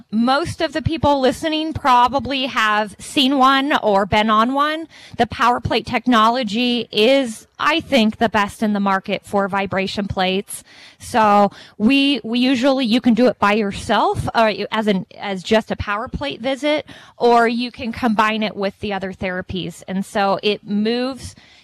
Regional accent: California, United States; also born or lived in Atlanta, Georgia; Well, I grew up in Southern California, yet I've spent 15 years in Atlanta, Georgia.

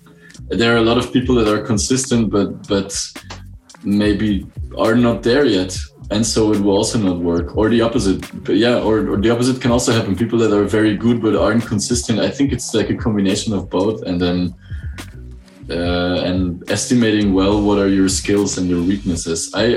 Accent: Belgium; now in Germany; I'm actually from Belgium. Mm-hmm. And I moved to Germany 8 or maybe now already 9 years ago.

